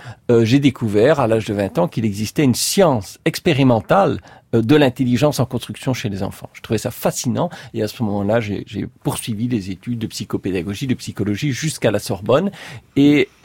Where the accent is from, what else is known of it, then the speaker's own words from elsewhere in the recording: Belgium; Je suis belge d'origine